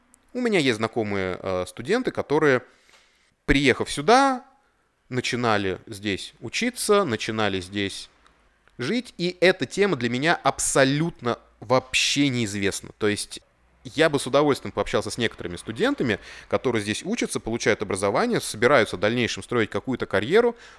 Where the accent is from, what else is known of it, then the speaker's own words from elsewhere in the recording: Russia; accent: Russian; я ответил, что да, это русский акцент, я из России